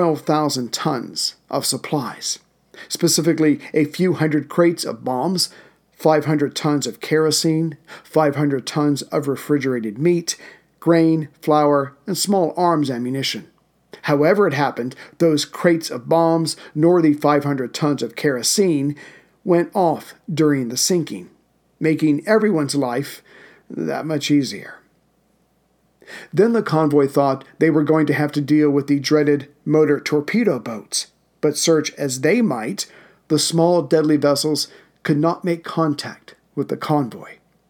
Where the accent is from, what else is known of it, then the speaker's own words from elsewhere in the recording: South Carolina, United States; Sorry about that, my home state.